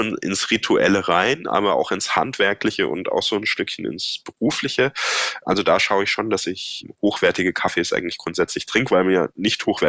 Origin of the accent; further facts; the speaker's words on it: Baden-Württemberg, Germany; Ja, ich komme ja aus dem Badischen ursprünglich